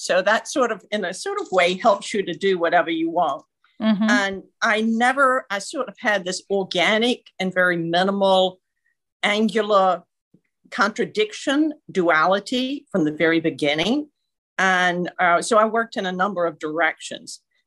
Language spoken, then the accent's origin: English; Birmingham, Alabama, United States; also born or lived in New York; So I'm from Birmingham, Alabama, and I'm actually back here after being in New York for, you know, over 35 years